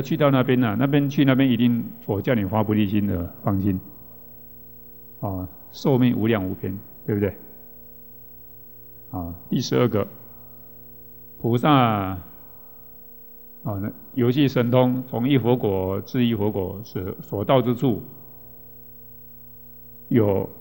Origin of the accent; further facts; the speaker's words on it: Taiwan; 那我们台湾这边要跟